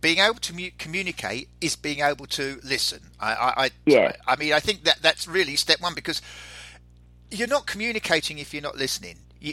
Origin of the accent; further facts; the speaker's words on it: England, United Kingdom; moved away as an adult; now in United States; it surprised me when I came over from England to America and went into meetings in America that they were being run totally different to what I'd been work-wise brought up, if you like, in England.